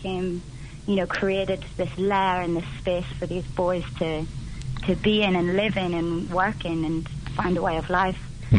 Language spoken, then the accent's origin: English; Ireland; also born or lived in London; So I'm from Ireland originally, yeah. And I did a lot of Irish dancing and stuff growing up as well.